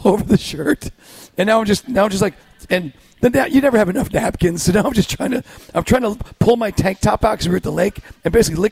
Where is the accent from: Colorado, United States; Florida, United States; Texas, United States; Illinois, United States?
Florida, United States; Tallahassee; I grew up with it in Tallahassee.